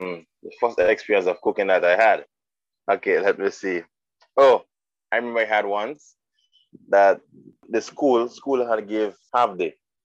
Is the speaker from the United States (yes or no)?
no; Grenada; Well, first of all, I'm from Carriacou, born and raised, you know, and for the past few years.